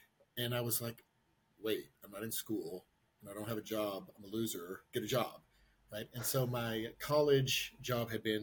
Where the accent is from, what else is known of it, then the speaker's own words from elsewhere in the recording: Knoxville, Tennessee, United States; So I'm from Tennessee. I'm from Knoxville, right? … That's where it comes from.